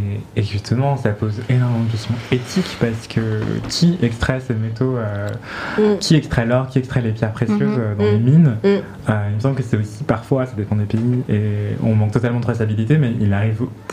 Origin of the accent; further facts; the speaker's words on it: Martinique, France; je suis martiniquais et je sais que c'est hyper important le bijou dans ma famille